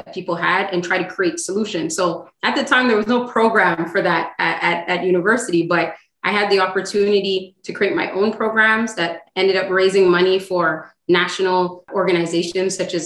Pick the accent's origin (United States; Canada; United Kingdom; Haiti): Canada; Montreal, Quebec; Well, I grew up in Montreal with a brother and a sister. So I'm the middle kid of three.